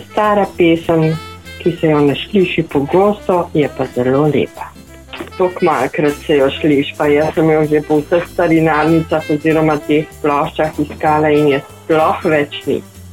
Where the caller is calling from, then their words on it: Ljubljana, Central Slovenia, Slovenia; iz Ljubljane in bi rada slišala